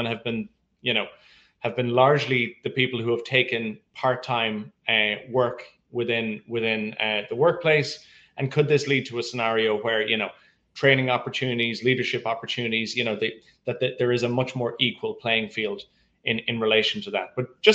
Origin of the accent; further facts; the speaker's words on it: Ireland; now in New York, United States; I'm originally from Ireland. I'm living in New York at the moment, but I'm an Irish guy.